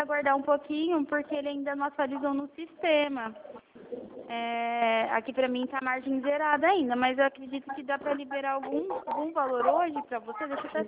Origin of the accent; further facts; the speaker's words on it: Presidente Prudente, São Paulo, Brazil; eu sou daqui de Prudente.